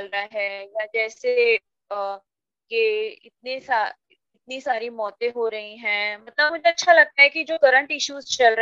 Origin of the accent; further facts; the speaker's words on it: Faridabad, Haryana, India; now in Dehradun, India; मैं अभी 2 साल पहले ही यहाँ शिफ्ट हुई हूँ। मैं फरीदाबाद से बिलोंग करती हूँ वैसे तो। हाँ, मैं 22 इयर्स रही फरीदाबाद में